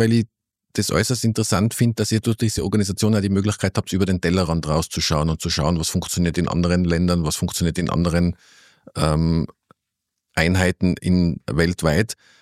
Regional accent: Tyrol, Austria; dass du als Oberösterreicherin und vor allem ich als Tiroler gern bei du ist

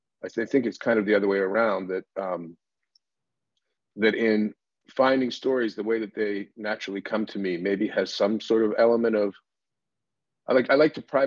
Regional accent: Canada; now in United States; I'm Canadian, right? So I have what I refer to as ironic closeness. I've lived in America for quite a long time now, but my point of view is fundamentally Canadian.

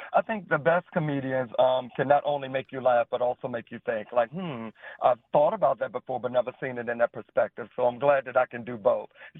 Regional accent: United States; I'm originally from the DMV area, and I grew up in Warren County.

